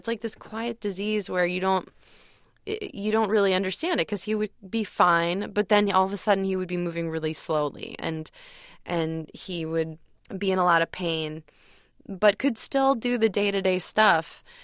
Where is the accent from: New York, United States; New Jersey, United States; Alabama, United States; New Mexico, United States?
New York, United States; born there; I was born on the Upper East Side, and so all the Upper East Side rich people were like, well, I need a crib from Milan.